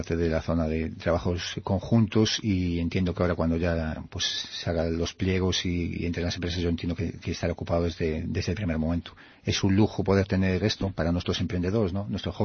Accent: Baiona, Galicia, Spain; y no por porque soy de Bayona

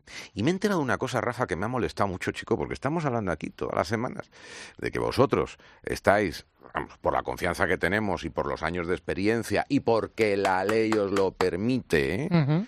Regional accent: Madrid, Community of Madrid, Spain; born there; que es donde yo nací

